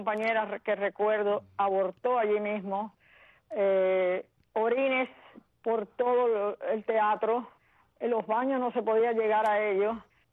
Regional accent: Cuba; moved away as an adult; now in Miami, United States; Y nos fuimos para Santiago de Cuba cuando salí de Bahía de Cochino, cuando la Cruz Roja intervino, y ahí estuvimos hasta que pudimos salir para Miami en un vuelo

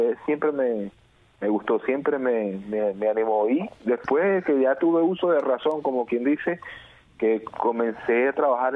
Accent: Venezuela; moved away; hace 14 años ya casi de que salimos de Venezuela. Pero por un lado fue bueno y por el otro fue malo. O sea, malo abandonar mi país.

